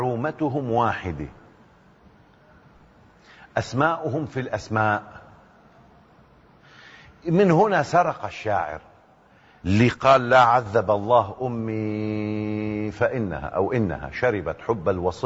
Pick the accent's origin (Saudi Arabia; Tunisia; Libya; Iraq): Saudi Arabia; Mecca, Makkah Province; أنا من مكان لابد لك أن تصلي إن كنت مسلما إليه يوميا 5 مرات. أنا ابن مكة، أنا ابن الحرم النبوي،